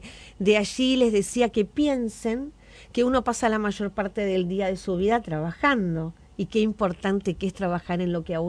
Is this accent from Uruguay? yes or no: yes; Uruguay; nuestra esencia como uruguayos